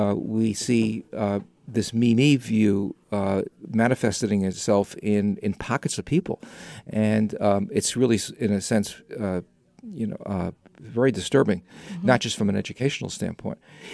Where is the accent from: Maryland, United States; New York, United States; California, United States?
New York, United States; Unfortunately, that wasn't true. I was from New York.